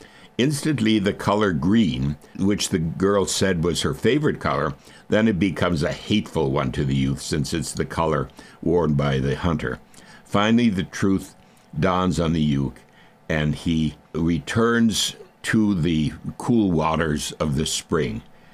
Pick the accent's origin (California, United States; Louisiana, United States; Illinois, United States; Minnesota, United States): Minnesota, United States; In the 50s, he taught music and voice at the University of Minnesota, which is my home state.